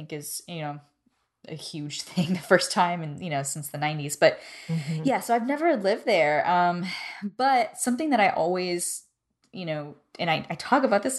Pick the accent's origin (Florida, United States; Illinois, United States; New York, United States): Florida, United States; Miami; where I was raised was right outside of Little Havana. So it was like literally like, you know, Havana 2.0.